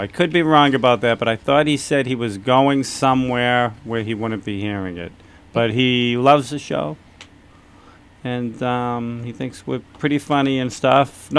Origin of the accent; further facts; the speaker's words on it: Inglewood, California, United States; born there; Inglewood. Inglewood, California.